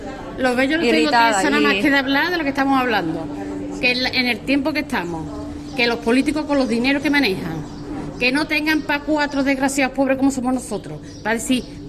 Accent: Spain; porque yo ya me veo en su caso y soy española.

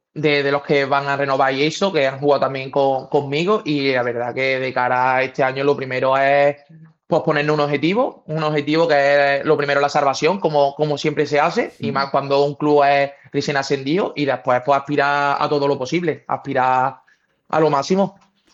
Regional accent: Córdoba, Andalusia, Spain; also born or lived in Rota

